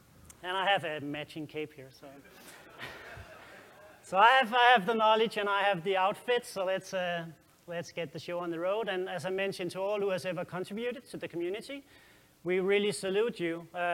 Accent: Denmark; English is a second language; If you think my accent is funny, then just wait till you hear the Dutch guys later. I'm from Denmark, the happiest nation on the planet, if you didn't know that.

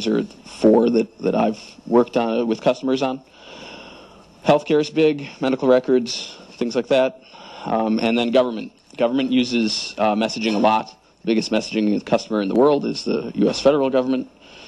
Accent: Chicago, Illinois, United States; I'm from Chicago originally, so there I learned to bribe people.

